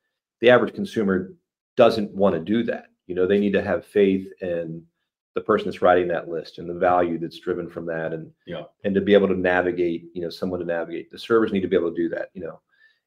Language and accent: English; New York, United States; your restaurant is the best, and I know because I'm from New York.